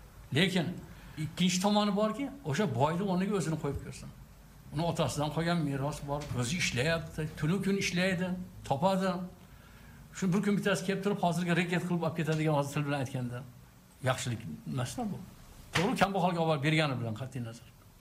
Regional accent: Uzbekistan; Sen, siz Özbeksiz mi dedim, Özbeğim ben, keyin gaplaşamayız dedim.

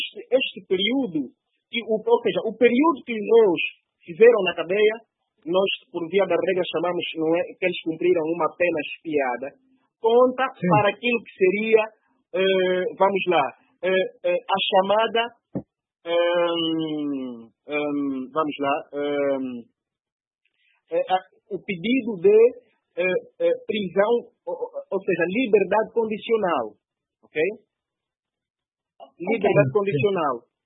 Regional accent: Angola; Temos de ver enquanto angolanos e que precisamos efetivamente de melhores condições de vida para nós mesmos.

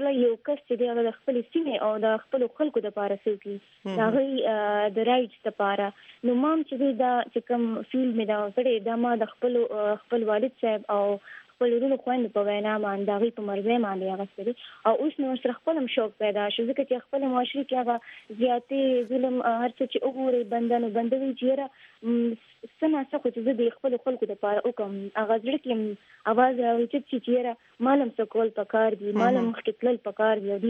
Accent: Karak, Khyber Pakhtunkhwa, Pakistan; زه د کرک یم

